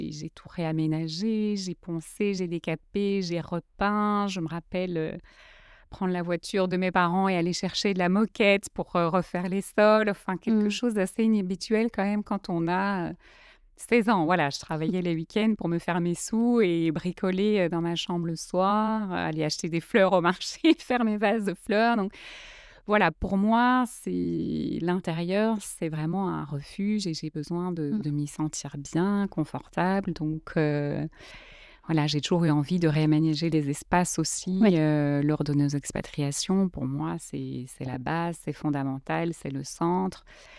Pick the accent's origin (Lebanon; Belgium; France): Belgium; j'ai 40 ans, j'ai deux enfants, deux garçons, je suis belge et après plus de 15 ans à l'étranger, je suis revenue habiter en Belgique depuis le mois de septembre